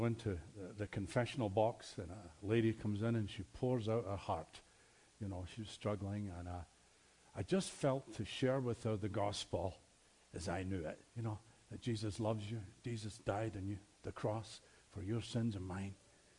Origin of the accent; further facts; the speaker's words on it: Glasgow, Scotland, United Kingdom; born there; I was born in Glasgow, Scotland, Catholic family.